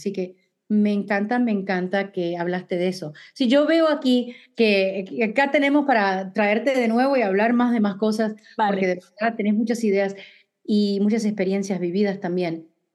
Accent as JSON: {"language": "Spanish", "region": "New York", "country": "United States", "lives_now": "Pennsylvania, United States", "said": "Soy de Nueva York, me mudé a Central Pennsylvania, Pennsylvania Central"}